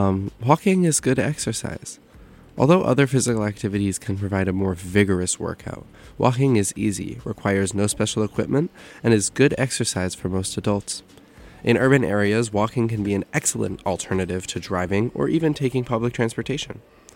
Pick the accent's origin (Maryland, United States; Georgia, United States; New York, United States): New York, United States; I'm from New York. I'm a New Yorker.